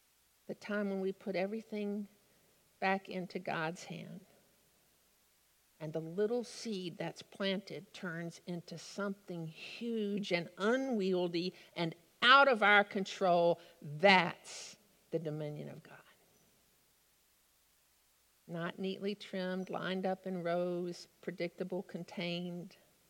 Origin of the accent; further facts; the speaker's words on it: Texas, United States; And I'm from Texas, and I don't know heck about mustard seeds and shrubs.